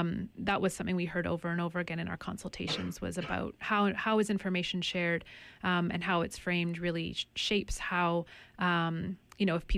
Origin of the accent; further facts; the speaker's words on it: Victoria, British Columbia, Canada; I'm also of Ukrainian and English ancestry on my mom's side, and I grew up on the Kwangan territories in Victoria, BC. I just moved here last year